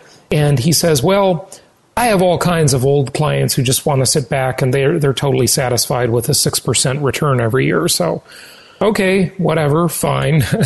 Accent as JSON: {"language": "English", "region": "California", "country": "United States", "tie": "born or raised there", "said": "I'm talking about, of course, my hometown, Orange County, California"}